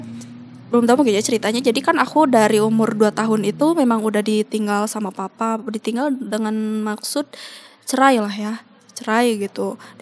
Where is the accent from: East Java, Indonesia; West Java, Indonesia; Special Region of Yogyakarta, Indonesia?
West Java, Indonesia; Lembang; sedangkan aku dari Lembang aja sendiri sampai Jakarta kan